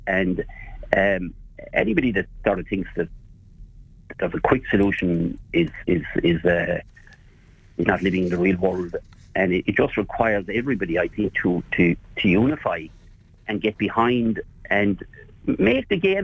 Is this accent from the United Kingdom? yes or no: no; Clarecastle, Munster, Ireland; growing up in Clarecastle and Glennon's and all of that.